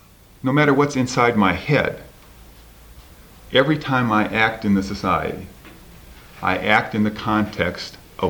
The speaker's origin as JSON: {"language": "English", "town": "Chicago", "region": "Illinois", "country": "United States", "tie": "born or raised there", "said": "both of those things we're dealing with all the time in my hometown of Chicago"}